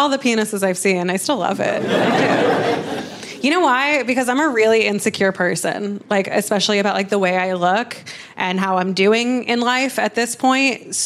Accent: Kentucky, United States; now in New York, United States; Another thing you should know is I'm from Kentucky. And in Kentucky, we don't have Hasidic Jews.

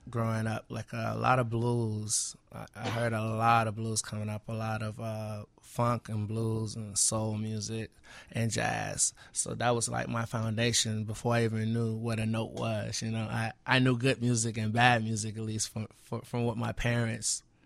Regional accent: Harvey, Illinois, United States; Harvey, Illinois, yeah. I'm from Harvey, Illinois. I went to Northern Illinois University. Then I went to Southern University in Baton Rouge. That's what got me to Louisiana

